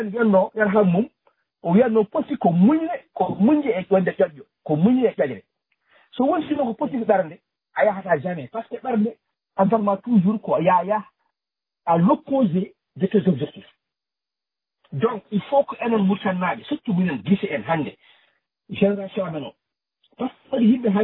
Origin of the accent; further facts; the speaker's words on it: Mauritania; On a pris ça en tant que Mauritanien.